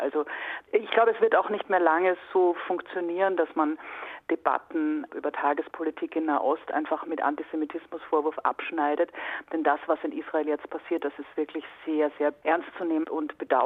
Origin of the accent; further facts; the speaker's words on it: Austria; now in Germany; Mit jüdischen Wurzeln in Deutschland lebend oder auch in Österreich lebend, wo ich herkomme